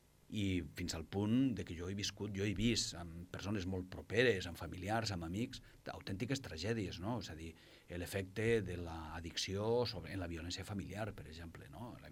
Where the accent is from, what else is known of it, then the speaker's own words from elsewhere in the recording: Pontevedra, Galicia, Spain; now in Lleida, Spain; Sí, jo sóc gallec.